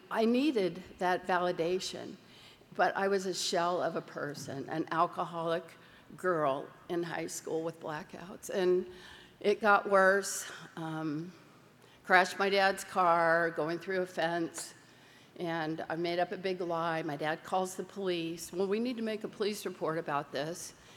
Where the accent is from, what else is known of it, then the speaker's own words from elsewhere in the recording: California, United States; And I grew up in Orange County in the 70s.